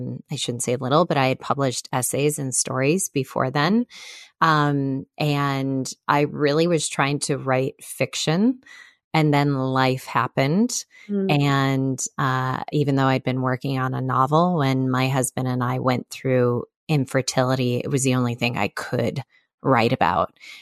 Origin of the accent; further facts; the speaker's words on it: Chicago, Illinois, United States; So I grew up in Chicago around really, really hardworking, strong women.